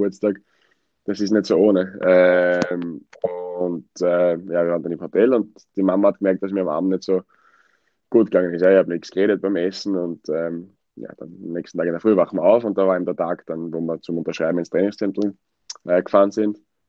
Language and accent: German; Wiener Neustadt, Lower Austria, Austria; born there; In Wiener Neustadt.